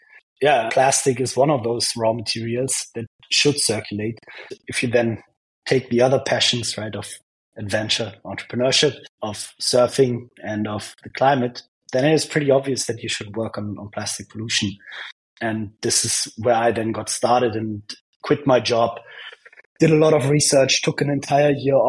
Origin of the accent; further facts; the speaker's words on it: Germany; I'm from Germany, went on a ski trip to Japan and care about the climate.